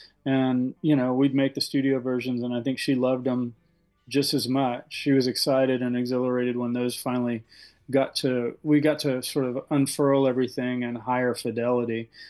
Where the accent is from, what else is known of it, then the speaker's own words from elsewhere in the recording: Kennett, Missouri, United States; So we were always on that I-55 stretch to and from Memphis and my hometown of Kennett.